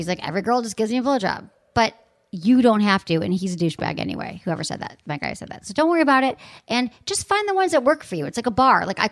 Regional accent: Michigan, United States; accent: Michigan; So my Michigan accent comes out.

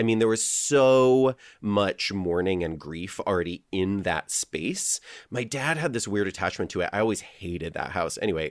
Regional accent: Litchfield, Connecticut, United States; I grew up in Litchfield, but like right on the Litchfield-Torrington border.

